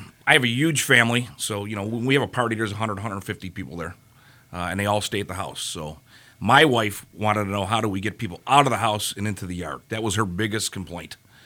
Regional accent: Chicago, Illinois, United States; I'm Chicago.

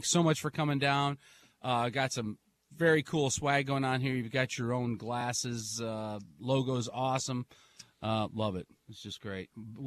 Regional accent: Michigan, United States; as soon as I start talking to people who love beer and I tell them I'm from Michigan, they just get all envious

